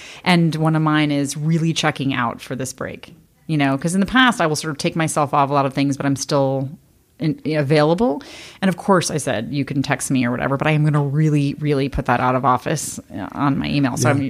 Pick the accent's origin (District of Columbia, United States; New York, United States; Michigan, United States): District of Columbia, United States; Washington; I grew up in Washington, D.C. My parents grew up in D.C. Their parents, for the most part, grew up there as well.